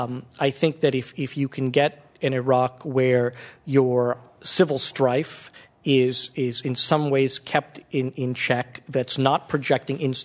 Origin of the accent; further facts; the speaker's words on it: United States; I, as an American journalist, I would announce myself as a correspondent from the Washington Post as an American